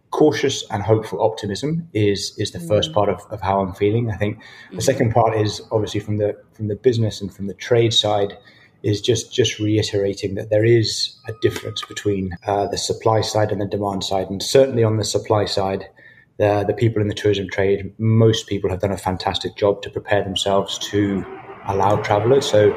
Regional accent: Scotland, United Kingdom; So I grew up in Scotland on a farm in the middle of nowhere.

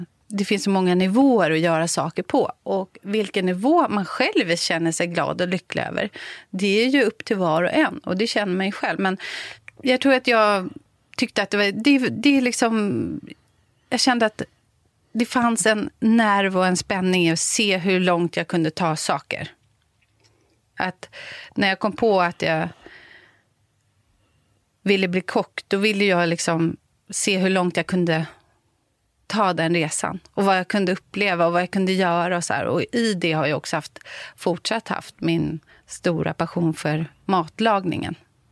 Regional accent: Solna, Stockholm County, Sweden; Och jag menar, Sverige då, jag är uppvuxen, då växte jag upp i Solna till en början då.

